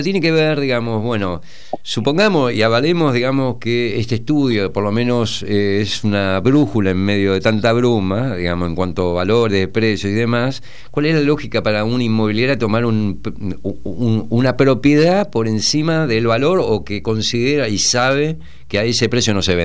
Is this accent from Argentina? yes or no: yes; Buenos Aires, Argentina; bueno, somos porteños, estamos acá y más o menos lo conocemos.